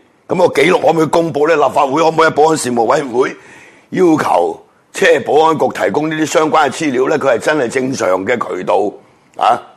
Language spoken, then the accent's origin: Cantonese; Hong Kong; 嗱呢啲我又系我哋香港人好熟悉噶啦，系咪？